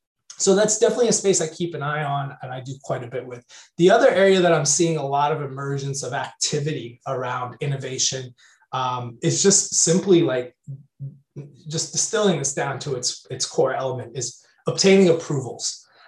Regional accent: Florida, United States; early on in the pandemic, I relocated to the town I grew up in Florida.

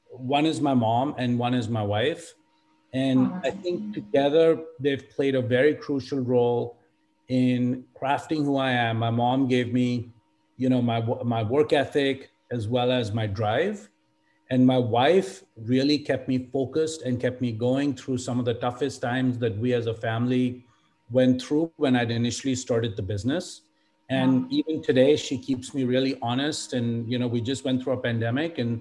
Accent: India; I grew up in India, and, you know, essentially when you're growing up in India

